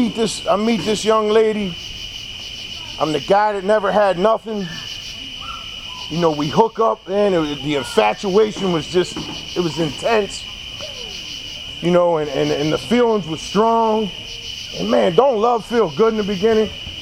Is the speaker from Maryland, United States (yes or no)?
yes; Baltimore, Maryland, United States; I'm from Southwest Baltimore.